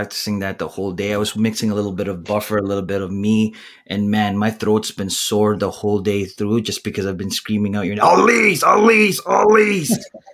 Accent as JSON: {"language": "English", "country": "Philippines", "said": "I am the Filipino podcasting machine"}